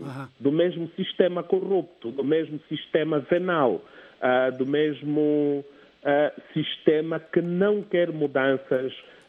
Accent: Angola; como angolanos todos, devemos pressionar

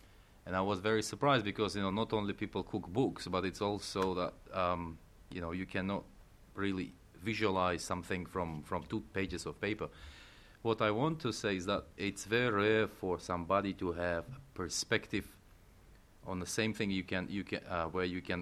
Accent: Tashkent, Uzbekistan; English is a second language; I'm a city boy myself. I'm from Tashkent.

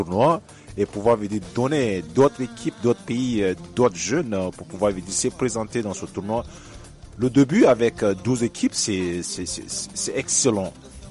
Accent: Chad; Moi, en tant que Tchadien

